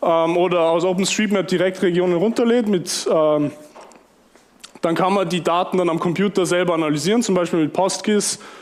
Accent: Salzburg, Austria; aus Salzburg und ich erzähle euch ein bisschen was über OpenStreetMap. Ich hoffe, ihr versteht meinen Dialekt.

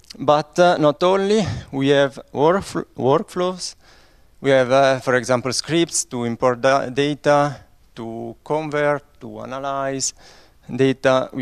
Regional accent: Italian-speaking Switzerland, Switzerland; I come from Switzerland, from the Italian part, Italian-speaking part of Switzerland.

